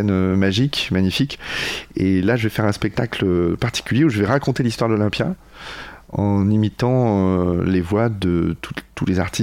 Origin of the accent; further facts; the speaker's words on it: Nouvelle-Aquitaine, France; born there; Charente-Maritime, moi j'ai habité dans les deux, même si je suis né en Charente, c'est la même région pour moi, et j'adore ma région